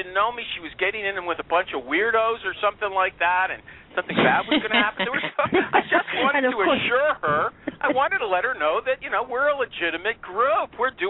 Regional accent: Canada; I'm Canadian. We speak French here.

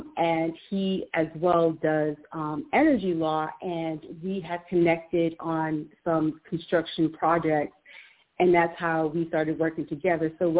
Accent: Jamaica; Being Jamaican myself, I would love to see more projects happen in development and construction in Jamaica

